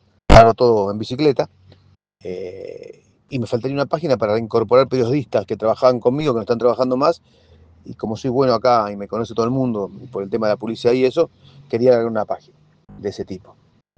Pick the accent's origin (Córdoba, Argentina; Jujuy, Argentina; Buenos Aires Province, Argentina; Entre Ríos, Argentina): Buenos Aires Province, Argentina; Chacabuco; Soy de Chacabuco